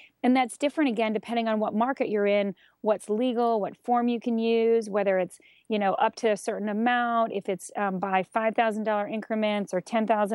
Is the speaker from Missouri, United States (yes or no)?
no; Key West, Florida, United States; I'm actually originally from Key West, Florida